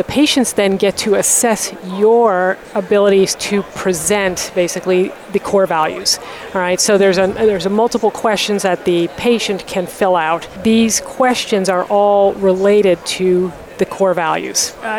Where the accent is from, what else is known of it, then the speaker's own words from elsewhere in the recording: Buffalo, New York, United States; also born or lived in South, United States; Well, I grew up in Buffalo, but I've lived in the South.